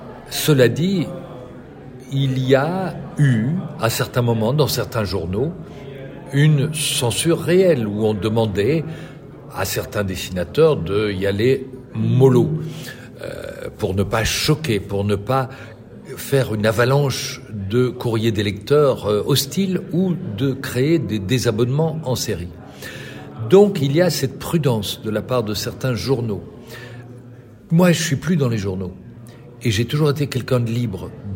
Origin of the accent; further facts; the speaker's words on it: Belgium; pencherais plutôt pour un ADN belge qui n'est pas le même que sur le restant de la planète.